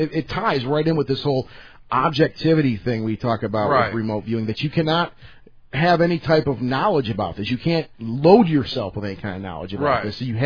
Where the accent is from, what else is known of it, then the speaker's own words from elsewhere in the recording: Detroit, Michigan, United States; Well, we have gang signs too because we're from Detroit.